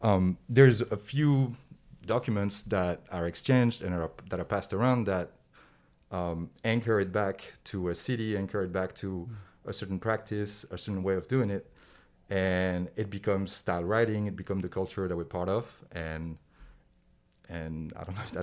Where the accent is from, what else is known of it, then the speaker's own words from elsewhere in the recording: Paris, Île-de-France, France; now in New York, United States; Yep. Born and raised in Paris.